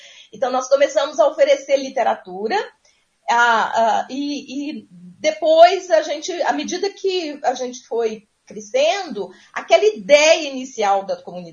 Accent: Viçosa, Minas Gerais, Brazil; Eu retornei a Minas, eu sou de Minas, eu sou de Viçosa, eu retornei em casa, fiquei mais alguns meses e depois, em 85, alguns meses depois, eu vim definitivamente e estou aqui até hoje.

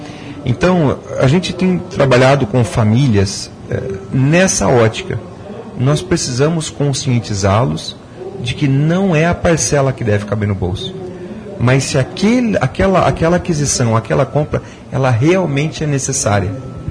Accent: Maringá, Paraná, Brazil; Nós somos de Maringá, e Maringá tem que ser diferente.

